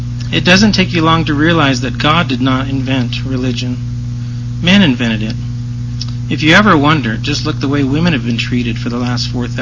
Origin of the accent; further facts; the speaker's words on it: Phoenix, Arizona, United States; I'm from Phoenix, Arizona.